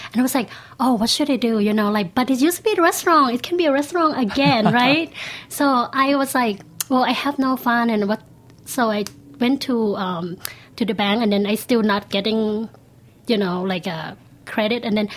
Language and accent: English; Bangkok, Thailand; now in United States; Grew up and I was born and raised in Bangkok.